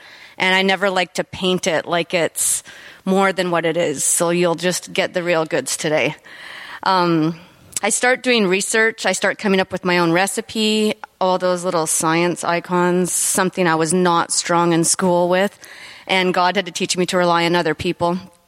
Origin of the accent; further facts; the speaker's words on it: Toronto, Ontario, Canada; now in United States; we came here from Toronto